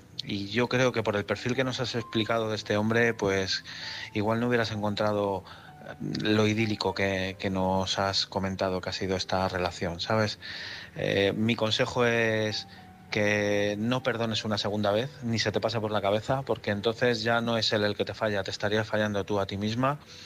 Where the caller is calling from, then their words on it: Madrid, Community of Madrid, Spain; de Madrid.